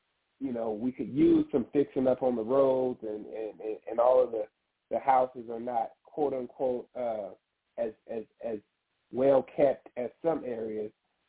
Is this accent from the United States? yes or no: yes; Oakland, California, United States; I am from Oakland, California.